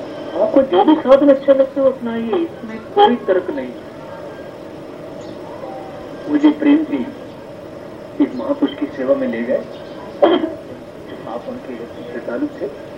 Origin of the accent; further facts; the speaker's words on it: Amritsar, Punjab, India; मैं अमृतसर का रहने वाला हूँ